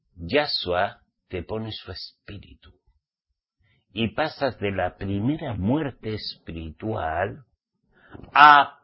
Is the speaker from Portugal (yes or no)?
no; Spain; como español que soy